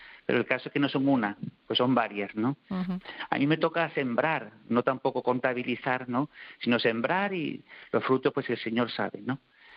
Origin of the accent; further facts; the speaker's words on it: Seville, Andalusia, Spain; accent: Sevillian; Por el acento, pues se ve que soy de Sevilla, ¿no?